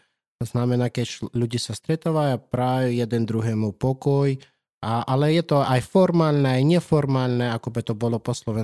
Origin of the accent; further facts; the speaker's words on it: Ukraine; moved away as an adult; also born or lived in Crimea; now in Bratislava, Slovakia; a som pôvodom z Ukrajiny a predtým ako som prišiel na Slovensko, som pôsobil na Kryme, bol rabinom tam